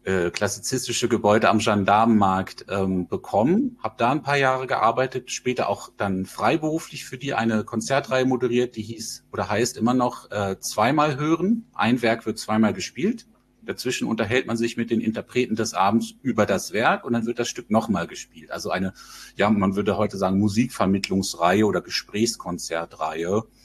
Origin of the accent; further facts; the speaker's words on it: Langenhagen, Lower Saxony, Germany; also born or lived in Braunschweig; Also geboren wurde ich fatalerweise leider in Braunschweig, aber als ich ein Jahr alt war, sind meine Eltern in die Nähe, in den Norden von Hannover gezogen, Langenhagen, die Flughafenstadt. Und ich bin da eigentlich auf dem Dorf aufgewachsen und habe dann meine Schulzeit in Langenhagen verbracht